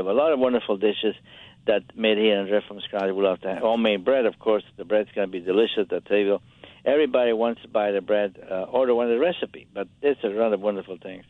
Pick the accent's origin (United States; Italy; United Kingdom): Italy; I grew up in Italy, as you know, with like opera.